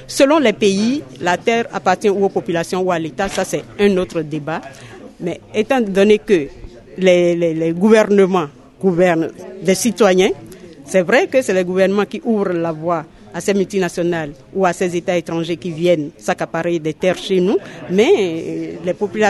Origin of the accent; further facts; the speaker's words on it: Benin; Chez nous, au Bénin, c'est pareil.